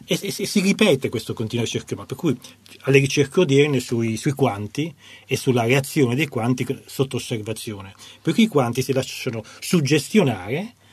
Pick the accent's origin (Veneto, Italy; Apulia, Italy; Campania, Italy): Campania, Italy; Naples; essendo napoletano